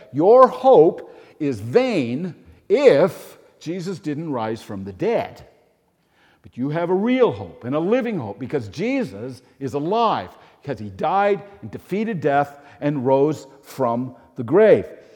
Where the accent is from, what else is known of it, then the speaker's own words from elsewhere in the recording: Newfoundland and Labrador, Canada; also born or lived in New Brunswick; I was born in New Brunswick. I was raised in Newfoundland. If I had my druthers, I would have been born in Newfoundland.